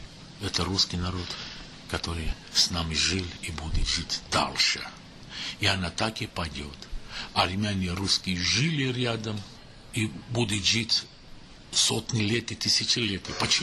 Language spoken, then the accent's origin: Russian; Ararat, Armenia; Да, я родом из Армении. Я родился в Араратской долине, Октябрянский район, прямо рядом гор Еревана и рядом гор Арарат.